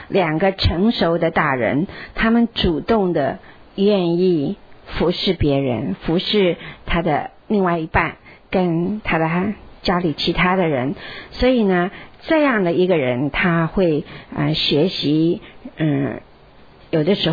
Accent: China; 因为我们中国人都知道，下焉者以怨报德，上焉者以德报怨

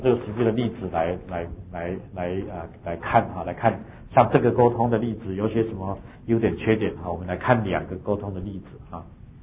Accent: China; 那这我们中国人特别要学，就是直接正面

